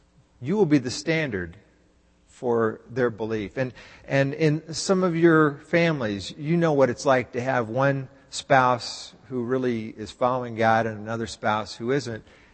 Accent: Texas, United States; And I know I grew up in Texas, but many people say, well, you don't sound like a Texan.

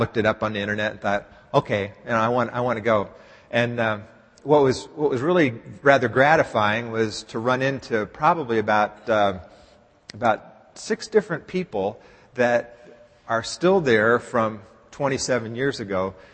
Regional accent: Dallas, Texas, United States; And some of you know that I grew up in Dallas. My sister still lives in Dallas.

